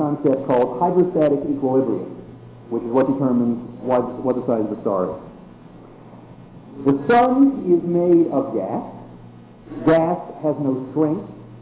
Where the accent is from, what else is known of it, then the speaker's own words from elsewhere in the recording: Pennsylvania, United States; I come from Pennsylvania